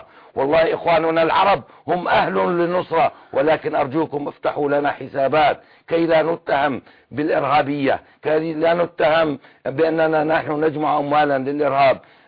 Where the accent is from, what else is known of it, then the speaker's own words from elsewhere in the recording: Syria; moved away; نحن السوريون أنعم الله علينا بالكثير نملك الأموال والله لدينا الأموال نحن هجرنا من سوريا وفتح الله علينا في خارج سوريا